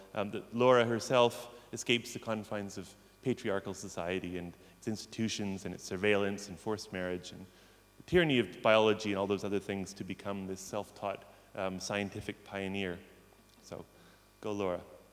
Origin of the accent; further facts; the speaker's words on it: Pacific Northwest, United States; they remind me of the Oregon grapes I used to eat growing up in the Pacific Northwest